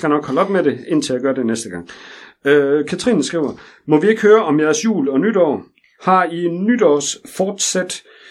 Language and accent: Danish; Aarhus, Central Denmark Region, Denmark; nej, jeg er her fra byen, jeg er fra Aarhus.